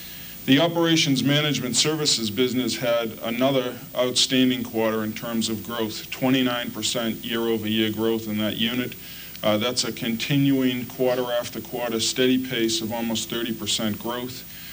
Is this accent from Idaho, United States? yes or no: no; Boston, Massachusetts, United States; I wasn't born here. I'm a Bostonian.